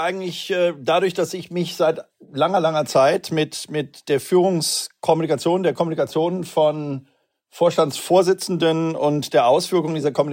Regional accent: Cologne, North Rhine-Westphalia, Germany; sage ich mal als Kölner.

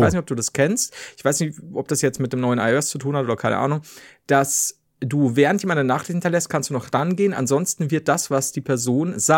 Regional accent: Bavaria, Germany; Vielleicht sehe ich das als Bayer auch nicht so ganz.

